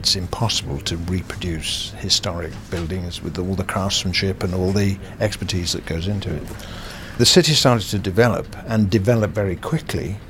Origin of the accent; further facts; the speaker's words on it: England, United Kingdom; if you look at them as an English person walking around there, I find it quite disturbing, really, because none of the buildings are truly English looking.